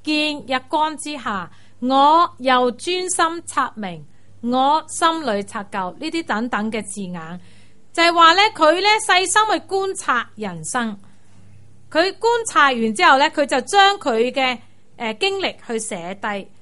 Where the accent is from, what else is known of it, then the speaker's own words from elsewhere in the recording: Hong Kong; 咁呢個都係呢，我哋香港人呢有時都會係去欺壓人哋㗎喎，係咪？